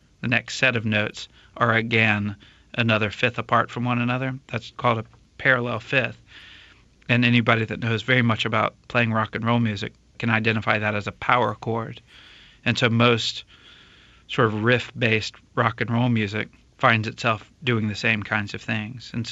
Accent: Atlanta, Georgia, United States; from Atlanta, Georgia, in the United States. Born and raised in Georgia

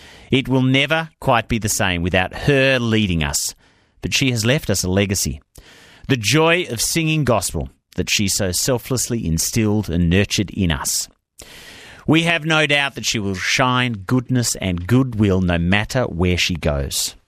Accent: India; Where I grew up in India, access to any form of music, other than Bollywood film songs, was for the elite or the gifted.

